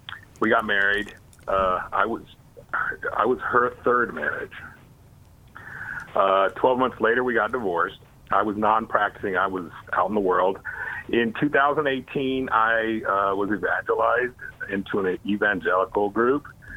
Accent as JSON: {"language": "English", "country": "United States", "said": "And when I shared, I'm Mexican American."}